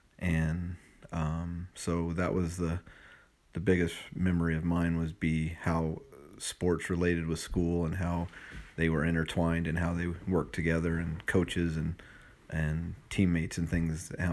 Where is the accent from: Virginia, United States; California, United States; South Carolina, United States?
California, United States; Victorville; I grew up in Victorville, California, about 180 miles south of here, south of Las Vegas. Childhood revolved around sports, friends.